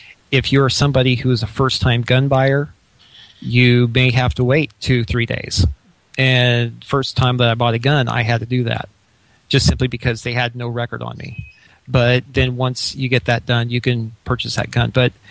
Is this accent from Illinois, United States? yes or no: yes; Illinois, United States; I was born and raised in Illinois, and I know that they have some.